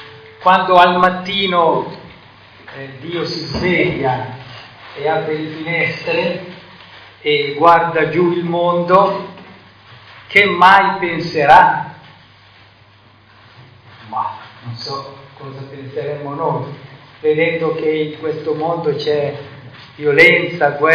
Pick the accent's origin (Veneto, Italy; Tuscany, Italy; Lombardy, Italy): Lombardy, Italy; io dico festa perché essendo lombardo